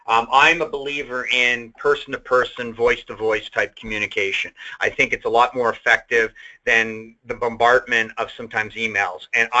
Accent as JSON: {"language": "English", "country": "Canada", "said": "I'm not from Ontario, I'm from Canada."}